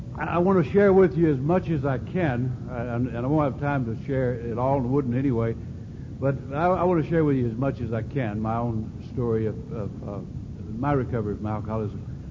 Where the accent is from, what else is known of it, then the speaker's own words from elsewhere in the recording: Aberdeen, North Carolina, United States; an alcoholic. I'm from Aberdeen, North Carolina.